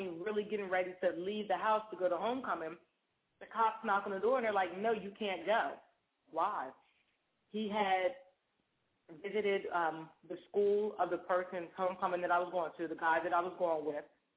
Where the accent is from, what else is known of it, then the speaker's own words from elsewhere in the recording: Delaware, United States; No, I'm from Delaware.